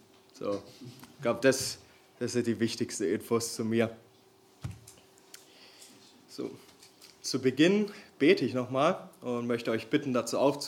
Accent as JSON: {"language": "German", "town": "Bielefeld", "region": "North Rhine-Westphalia", "country": "Germany", "tie": "born there", "said": "ich bin 23 Jahre alt. Geboren wurde ich in der schönsten Stadt Deutschlands, Bielefeld. Aufgewachsen bin ich im Nachbardorf von Marco"}